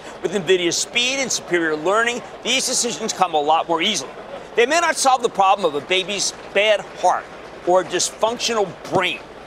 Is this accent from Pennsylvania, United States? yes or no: yes; Philadelphia, Pennsylvania, United States; It sounds like P-A-W-S because I'm from Philadelphia.